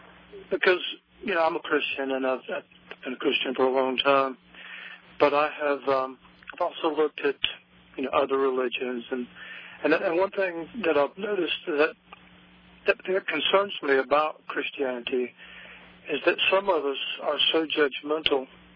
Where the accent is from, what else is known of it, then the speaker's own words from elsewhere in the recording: the South, United States; Growing up in the South, I heard so much hellfire and brimstone preaching and so much man-made dogma that it caused me to have a great fear of God